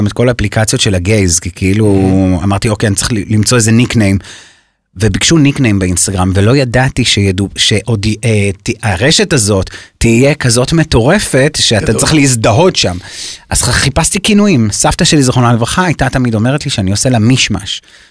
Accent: Tirat Carmel, Haifa District, Israel; עכשיו אני גדלתי בטירת הקרמל, זה הערת פיתוח קשוחה

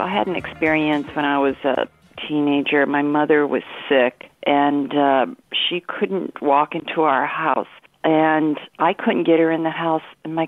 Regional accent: Midwest, United States; I grew up in the Midwest, and I never saw this person before

